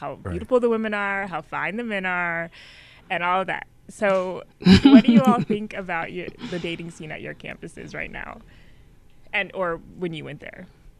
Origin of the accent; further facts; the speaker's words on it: New Mexico, United States; Like Kyla, I'm from New Mexico. Black people make up 2% of the state population.